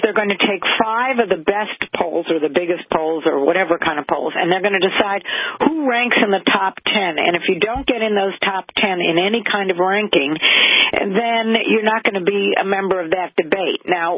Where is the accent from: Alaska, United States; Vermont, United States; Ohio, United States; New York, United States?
Ohio, United States; Cleveland; the great state of Ohio. Cleveland, my hometown